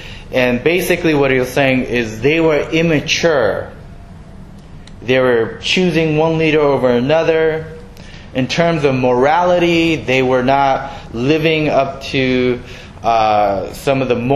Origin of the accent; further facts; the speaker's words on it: Los Angeles, California, United States; now in Tucson, United States; Originally, I'm from Los Angeles.